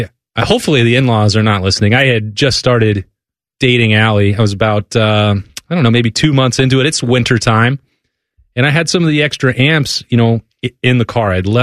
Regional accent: Casper, Wyoming, United States; And I learned that lesson the hard way growing up in Wyoming, and then my first job was in Casper, my hometown, and living on my own.

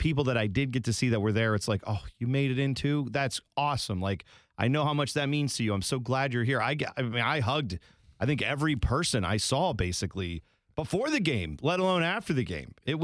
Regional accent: Columbus, Ohio, United States; I grew up in Columbus, have lived here my whole life, never moved away, any of that stuff.

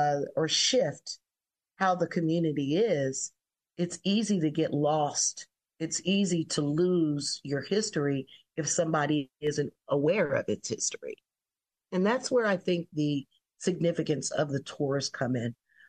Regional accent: Chicago, Illinois, United States; I grew up in the Bronzeville community, and my family sold our house in 2004 that we owned since the 1940s for $36,000.

